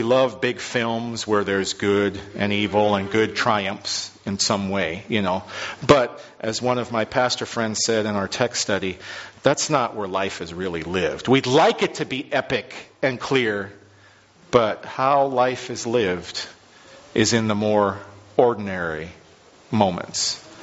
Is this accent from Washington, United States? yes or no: yes; Camano Island, Washington, United States; to see images that I had never seen before growing up on Kamino Island of just the horrors of war and World War II